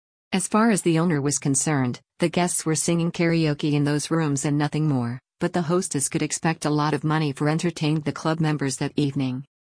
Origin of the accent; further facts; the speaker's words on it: United States; now in Hong Kong; explains I'm from the States here to work